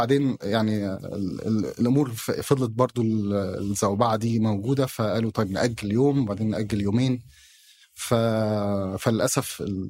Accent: Diriyah, Riyadh Province, Saudi Arabia; لا مش من الرياض كمان، أنا من الدرعية.

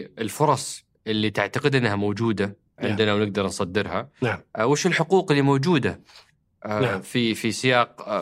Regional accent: Saudi Arabia; عندنا في السعودية

